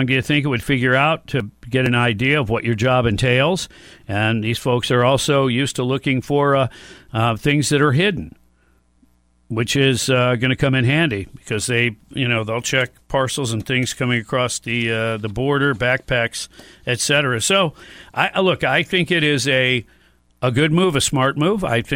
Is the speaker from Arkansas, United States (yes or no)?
yes; Arkansas, United States; we saw a little bit of the crazy come out last week in my home state of Arkansas.